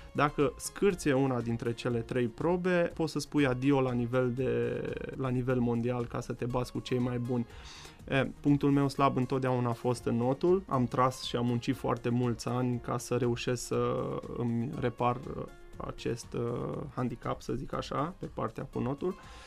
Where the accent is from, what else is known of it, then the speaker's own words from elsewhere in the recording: Făget, Timiș County, Romania; Sunt timișorean, acolo m-am născut. De fapt, m-am născut în Făget, în județul Timiș.